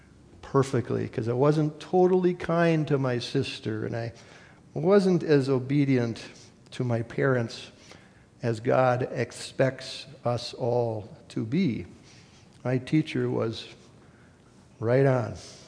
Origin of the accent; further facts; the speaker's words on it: Wisconsin, United States; I might have been maybe 8 years old, growing up in Wisconsin